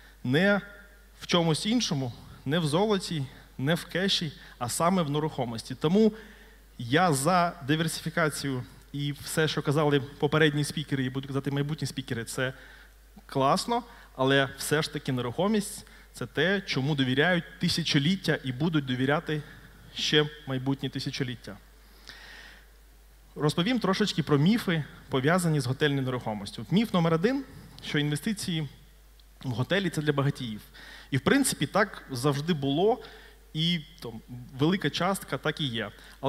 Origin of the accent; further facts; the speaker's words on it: Odesa, Odesa Oblast, Ukraine; я з Одеси, хто не знає